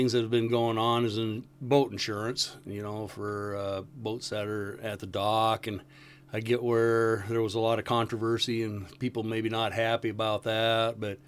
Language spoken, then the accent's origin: English; Rocky Mountains, United States; moved away as an adult; also born or lived in Wisconsin; now in Wrangell, United States; I was born in Wisconsin, mostly grew up around the Tetons in the Rocky Mountains there in Montana and Idaho and Wyoming-ish area for most all of my life. Moved to Wrangell in 1978, right out of high school